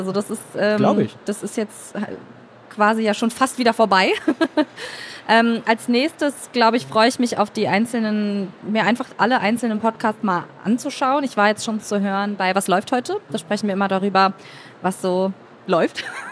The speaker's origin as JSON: {"language": "German", "region": "Berlin", "country": "Germany", "said": "ich komme ja ursprünglich aus Berlin, bin extra weggezogen und jetzt bin ich dann da wieder."}